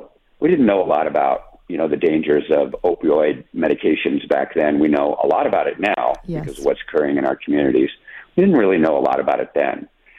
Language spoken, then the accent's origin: English; Phoenix, Arizona, United States; also born or lived in Tucson; I grew up here in Arizona. I was born in Tucson at TMC and really went to grade school and high school in Phoenix.